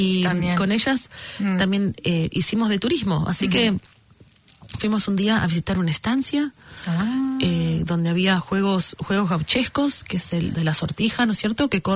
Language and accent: Spanish; Mar del Plata, Buenos Aires Province, Argentina; fuimos en coche hasta Mar del Plata, uh-huh. de donde yo soy originalmente.